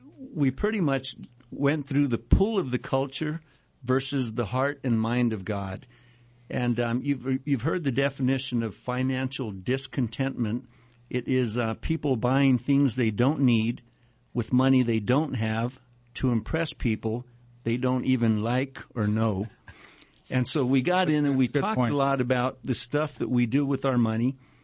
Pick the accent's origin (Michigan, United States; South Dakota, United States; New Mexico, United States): New Mexico, United States; Albuquerque; Lived in Albuquerque all of my life. I grew up in the South Valley.